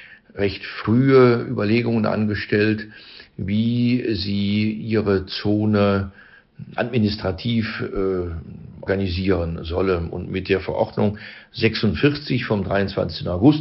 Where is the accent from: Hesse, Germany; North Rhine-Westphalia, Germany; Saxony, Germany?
North Rhine-Westphalia, Germany